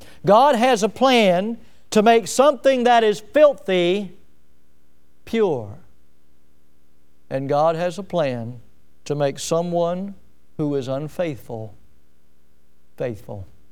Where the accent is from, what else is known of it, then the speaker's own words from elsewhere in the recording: Milton, Florida, United States; I grew up here in Milton